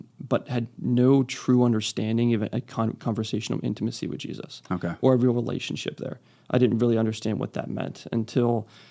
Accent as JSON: {"language": "English", "region": "Pennsylvania", "country": "United States", "tie": "born or raised there", "said": "So I grew up in Pennsylvania, brother 7 years younger than me, and parents... incredibly loving, mirrored for me what a good marriage should look like."}